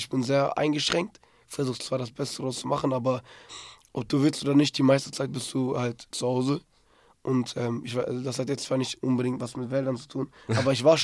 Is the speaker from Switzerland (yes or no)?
no; Ankara, Turkey; ich komme aus der Türkei und da gibt es sehr viele Regionen oder Gebiete, wo auch sehr viel Waldgebiet gibt und auch so sehr schöne Berge und alles. Ich weiß das zwar noch nicht, ich komme aus der Hauptstadt Ankara.